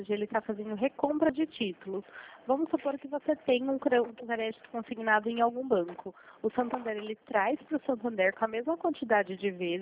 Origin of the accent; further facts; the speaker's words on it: Americana, São Paulo, Brazil; Somos daqui de Americana mesmo.